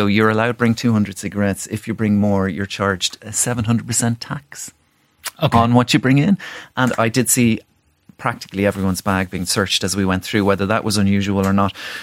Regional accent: Ireland; It was one of these places where when you opened your mouth and started to speak or revealed yourself as Irish, the kind of the smile widened.

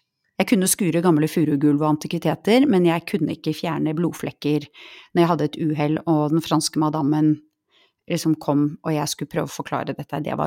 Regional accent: Bærum, Akershus, Norway; hjemme i Bærum

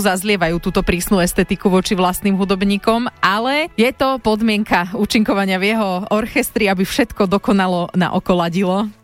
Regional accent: Žarnovica, Banská Bystrica Region, Slovakia; ja pochádzam zo stredného Slovenska. U nás v Žarnovici sa teda hovorilo obzerance s makom.

